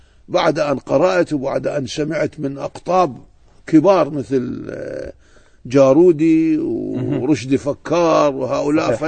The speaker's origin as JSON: {"language": "Arabic", "town": "Najaf", "region": "Najaf Governorate", "country": "Iraq", "tie": "born or raised there", "said": "أنا ابن النجف"}